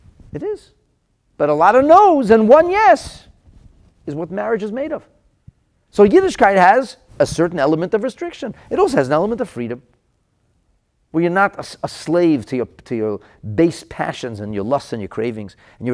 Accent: United States; You know, I'm a kid. I grew up in the United States.

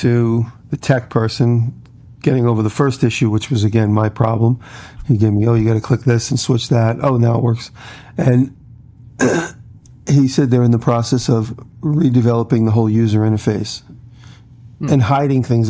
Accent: New York, United States; Growing up in New York, Carvel is a New York institution, Carvel ice cream.

